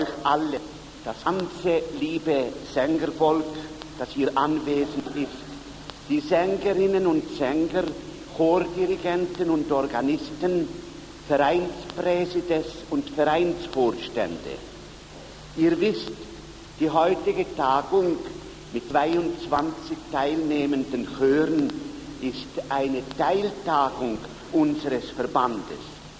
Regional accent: Zermatt, Valais, Switzerland; in meinem Heimatort Zermatt zu eröffnen

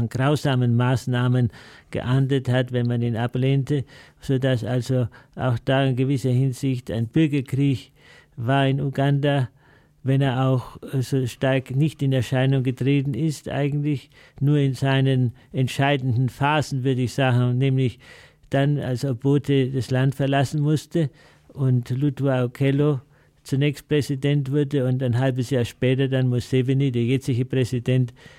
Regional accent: Nuremberg, Bavaria, Germany; born there; Ich bin Deutscher, ich bin in Nürnberg geboren, im schönen Bayernland, auch wenn von Oberbayern her gesehen Nürnberg schon fast Preußen ist, aber immerhin doch noch Bayern, geografisch zumindest.

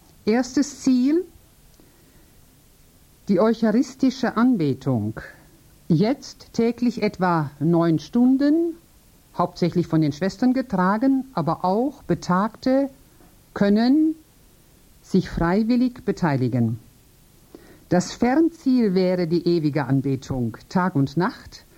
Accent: Essen, North Rhine-Westphalia, Germany; now in Unterems, Switzerland; Ich komme aus Essen im Ruhrgebiet. Seit dem 2. Oktober 1977 bin ich in Unterems und seit Juli 1991 bin ich Bürgerin in Unterems.

